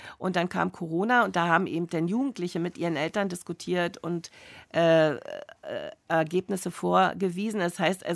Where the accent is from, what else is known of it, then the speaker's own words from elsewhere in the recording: East Germany, Germany; Und wir sind als Ostdeutsche da behandelt worden wie so die Kühe mit zwei Köpfen